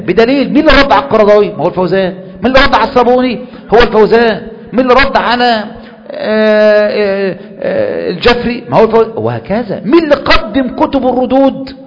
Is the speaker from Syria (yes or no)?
no; Egypt; أنا مصري وأنت مصري وعارفين بعض، كويس أوي. أنا ما بدرسش بالسعودي، بدرس بالمصري